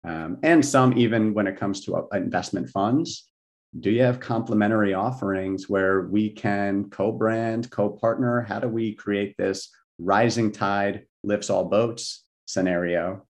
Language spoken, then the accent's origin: English; New Jersey, United States; You know, I grew up in New Jersey where amazing Italian food and Chinese food and bagels and pizza, you know, all of that was surrounding us.